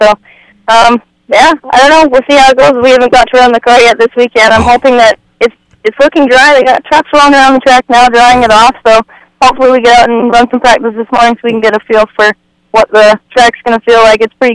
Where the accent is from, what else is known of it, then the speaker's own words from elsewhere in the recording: Canada; born there; Yeah, I live in Canada. I was born in Canada, and I worked up there.